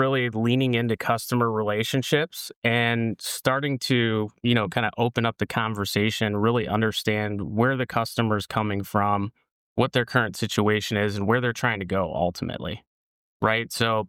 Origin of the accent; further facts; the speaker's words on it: Detroit, Michigan, United States; Yeah, so originally from Michigan, Detroit area, so just outside of there. Went to Michigan State University for supply chain management.